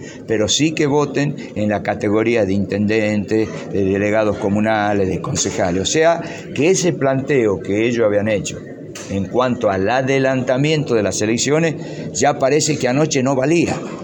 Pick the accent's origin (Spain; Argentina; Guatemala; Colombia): Argentina; Tucumán; hoy los porteños deciden que no votemos en Tucumán.